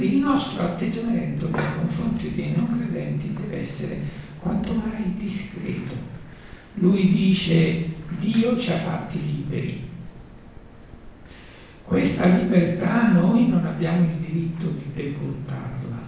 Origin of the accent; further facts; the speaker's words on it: Buenos Aires, Argentina; now in Italy; che vengo da Buenos Aires